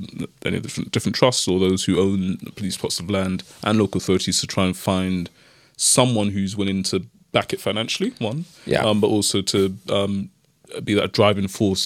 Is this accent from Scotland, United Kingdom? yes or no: no; London, United Kingdom; now in North London; But we are both from North London, so there's that relationship there.